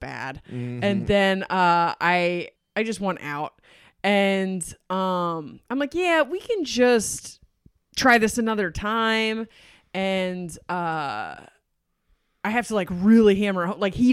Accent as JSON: {"language": "English", "region": "Delaware", "country": "United States", "said": "I'm from Delaware. People in Delaware know."}